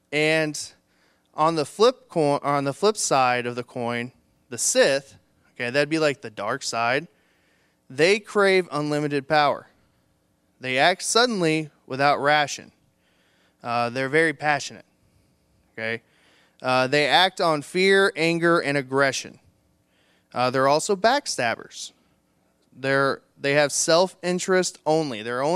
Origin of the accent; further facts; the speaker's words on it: Mexico, United States; I grew up here in Mexico and did not grow up in the church, okay? Went to Mexico Senior High School